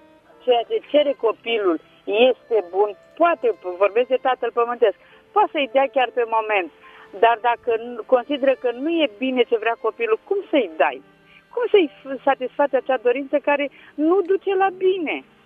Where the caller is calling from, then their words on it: Tulcea, Tulcea County, Romania; de la Tulcea.